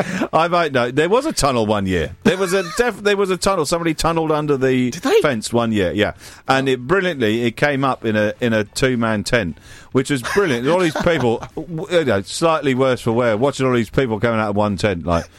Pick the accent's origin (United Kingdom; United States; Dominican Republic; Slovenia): United Kingdom; South West England; I think when I grew up in the West Country